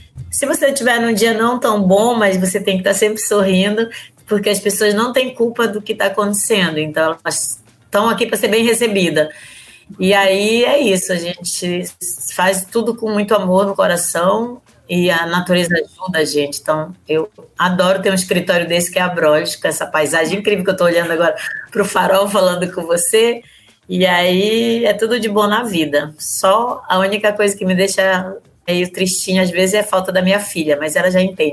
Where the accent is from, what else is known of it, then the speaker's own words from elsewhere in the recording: Pará, Brazil; No começo eu vim lá do interior do Pará, né